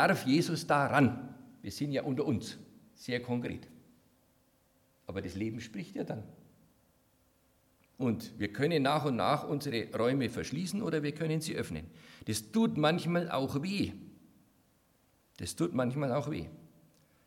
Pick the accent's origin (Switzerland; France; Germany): Germany; Bavaria; Ich komme ja aus dem Hotspot Bayern, ne?